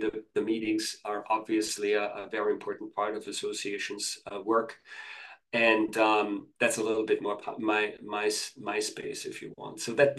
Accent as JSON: {"language": "English", "region": "Vienna", "country": "Austria", "said": "I'm from Vienna, Austria. So Vienna is one of the leading meetings destinations. There's always something going on in Vienna."}